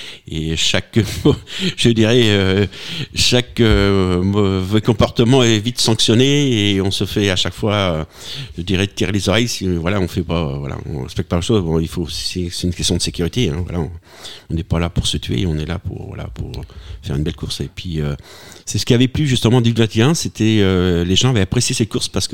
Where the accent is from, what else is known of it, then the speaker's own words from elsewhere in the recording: Le Mans, Pays de la Loire, France; on est originaire du même quartier du Mans